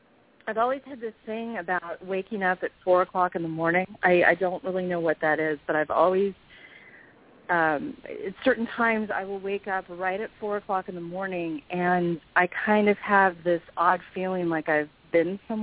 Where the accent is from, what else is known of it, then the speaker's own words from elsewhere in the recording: Orangevale, California, United States; Well, I grew up in Orangevale